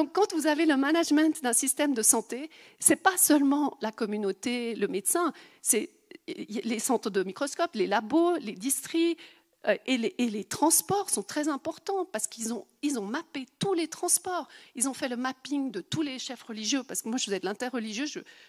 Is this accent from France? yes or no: no; Switzerland; moi je ne valide pas en tant que Suisse